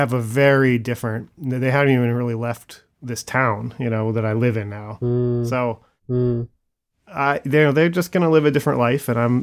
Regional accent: United States; born there; I was born in America too

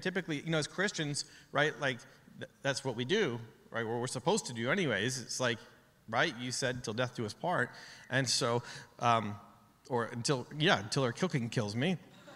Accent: Canada; I'm a Canadian.

